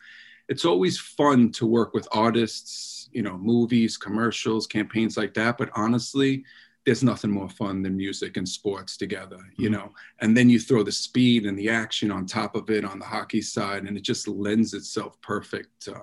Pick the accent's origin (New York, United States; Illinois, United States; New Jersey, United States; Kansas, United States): New York, United States; Brooklyn; we grew up in Brooklyn together. We actually grew up across the street from each other